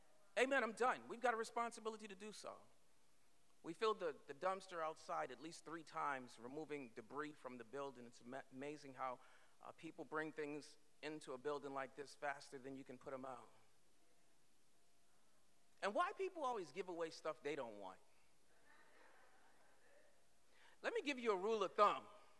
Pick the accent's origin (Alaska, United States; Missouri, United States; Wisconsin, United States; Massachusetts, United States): Massachusetts, United States; Roxbury; born there; I was born in Roxbury. I know Roxbury quite well.